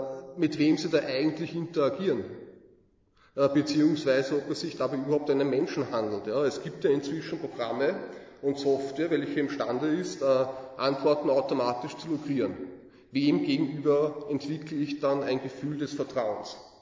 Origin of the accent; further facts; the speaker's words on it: Vienna, Austria; Als Wiener könnte ich den Eindruck gewinnen, wenn ich draußen unterwegs bin